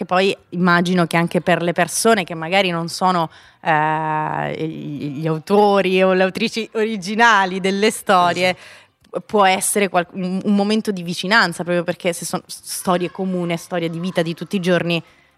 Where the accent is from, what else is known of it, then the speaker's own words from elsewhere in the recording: Rome, Lazio, Italy; Per me che vengo magari da Roma.